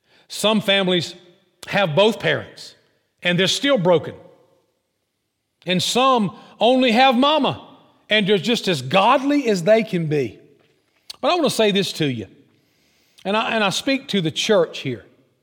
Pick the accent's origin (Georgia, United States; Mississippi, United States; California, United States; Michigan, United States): Georgia, United States; Where I grew up in Southwest Georgia, there was a strong sense of and the presence of a matriarchal society where the mother is in charge.